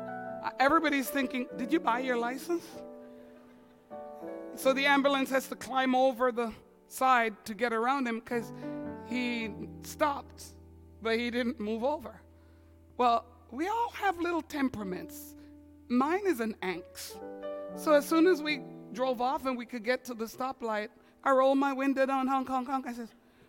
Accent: Quebec, Canada; now in Ontario, Canada; because I'm from Quebec, where we know how to drive.

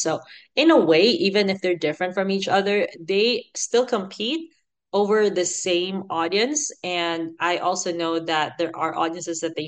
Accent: Philippines; accent: Filipino; But I'm Filipino. Right now, I'm using my kind of Californian accent, but I still sound Filipino sometimes. But if I use my Filipino accent, it might not be picked up by AI.

